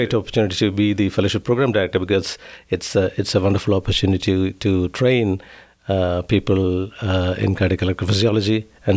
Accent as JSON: {"language": "English", "region": "Kerala", "country": "India", "tie": "born there", "also_born_or_lived": "Chennai", "said": "I'm from South India, a state called Kerala. It's a very beautiful state known for its natural beauty, backwaters, and cultural diversity. So I was born there, and then I moved to a place called Chennai."}